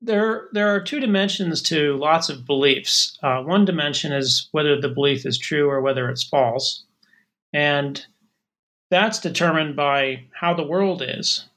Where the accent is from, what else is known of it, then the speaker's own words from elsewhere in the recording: New Jersey, United States; I'm originally from New Jersey. Not that that's very interesting